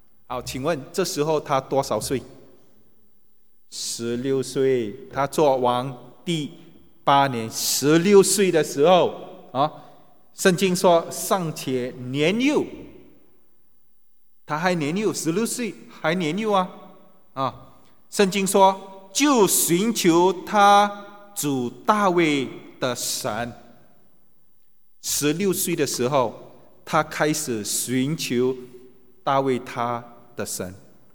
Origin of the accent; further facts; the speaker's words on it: China; 那这个我们中国人很清楚